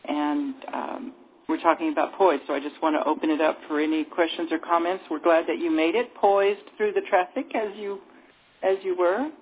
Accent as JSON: {"language": "English", "town": "El Paso", "region": "Texas", "country": "United States", "said": "I said in Spanish, I'm from El Paso, Texas."}